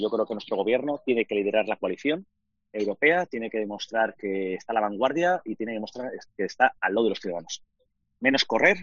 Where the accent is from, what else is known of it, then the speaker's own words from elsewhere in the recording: Spain; Somos 7 españoles en el hotel.